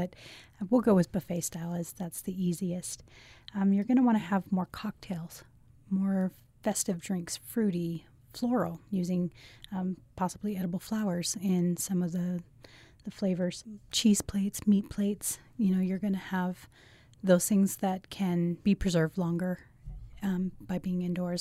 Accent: California, United States; now in Utah, United States; Growing up in Southern California, if you were invited somewhere, you needed to reply.

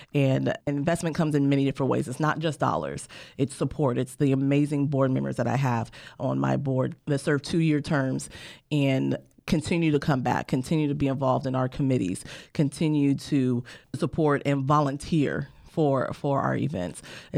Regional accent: Ohio, United States; moved away as an adult; now in San Luis Obispo, United States; I did leave to go back to my home state of Ohio and went to grad school, completed my program there, and then moved back in 2006.

